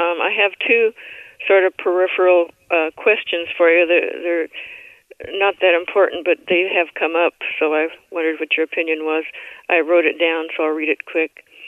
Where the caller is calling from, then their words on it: Seattle, Washington, United States; from Seattle.